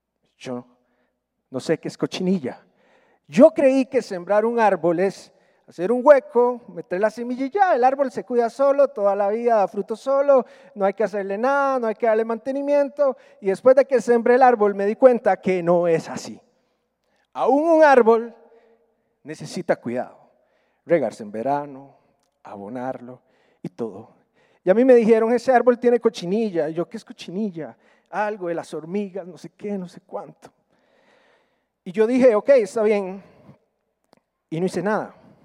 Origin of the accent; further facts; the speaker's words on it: San José, Costa Rica; now in Cartago, Costa Rica; Lo sembré el año que nos mudamos acá a Cartago. Yo soy oriundo de San José.